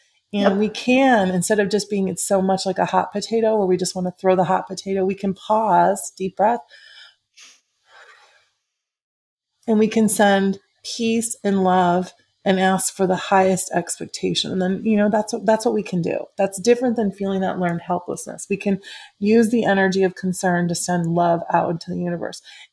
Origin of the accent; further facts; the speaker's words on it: Midwest, United States; even though we grew up in the Midwest and we have such so many core values